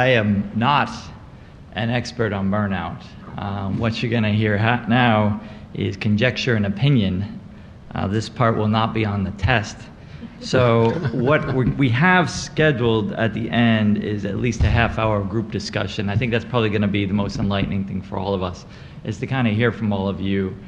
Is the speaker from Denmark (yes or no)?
no; New Orleans, Louisiana, United States; So I'm from New Orleans. This was a charity hospital.